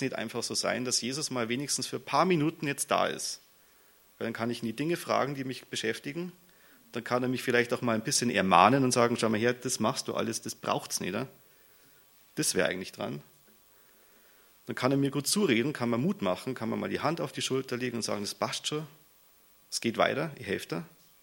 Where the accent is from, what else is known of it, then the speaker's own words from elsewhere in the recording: Aufham, Bavaria, Germany; meine Frau ist die Regina. Und wir kommen aus Aufham und das ist südlich von Grassau. Das ist eine Gemeinde, eine halbe Stunde von hier entfernt.